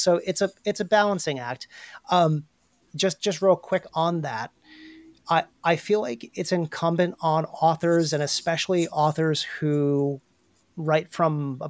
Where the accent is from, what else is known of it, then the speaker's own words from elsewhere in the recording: New England, United States; but I grew up in New England where a large percentage of people were surely convinced that they had some kind of indigenous ancestry